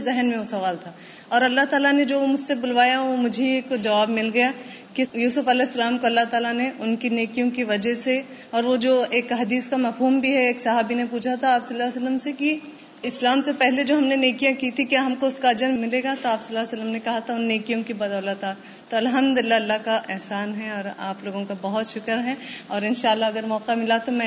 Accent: India; now in United Arab Emirates; میں انڈیا سے تعلق رکھتی ہوں, میرے 3 بچے ہیں, اور 2009 میں میں نے ابوظہبی میں جوائن کیا تھا

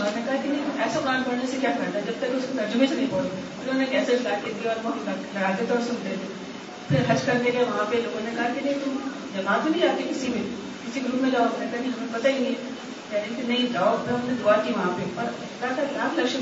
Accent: Lucknow, Uttar Pradesh, India; میں لکھنؤ سے ہوں، انڈیا سے.

